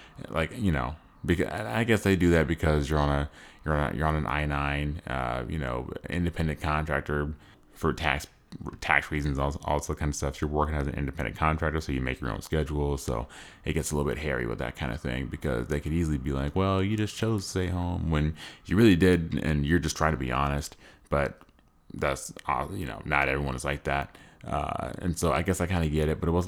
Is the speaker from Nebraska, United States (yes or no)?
yes; Nebraska, United States; Like, you know, like I'm from Nebraska.